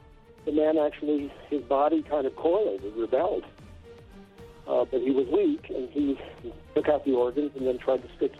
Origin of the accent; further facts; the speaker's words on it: United States; now in London, United Kingdom; You know, I'm American, but I live here in London.